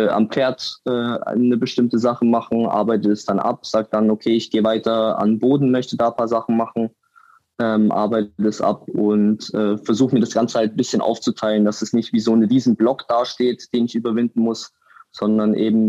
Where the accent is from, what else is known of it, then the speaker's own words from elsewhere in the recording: Munich, Bavaria, Germany; Das ist Hammer, dass wir ein Multisport-Event in praktisch meiner Heimatstadt haben.